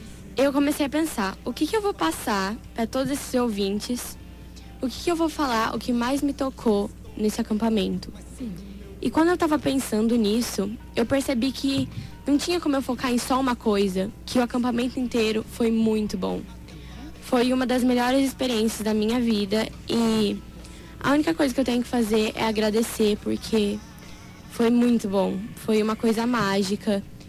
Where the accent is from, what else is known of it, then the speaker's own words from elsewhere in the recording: Dourados, Mato Grosso do Sul, Brazil; Eu sou daqui de Dourados.